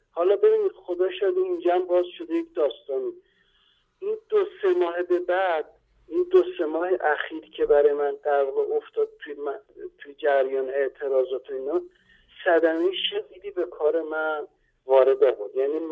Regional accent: Iran; آقا ما اصلا ما ایرانی هستیم

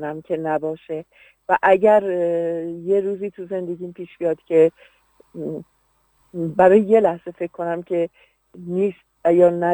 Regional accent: Yazd, Iran

